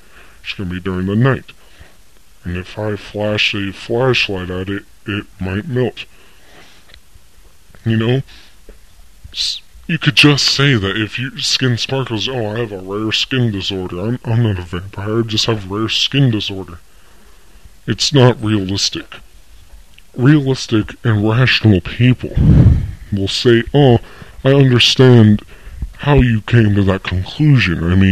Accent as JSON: {"language": "English", "country": "United States", "said": "I mean, come on, we're born with that. We're American."}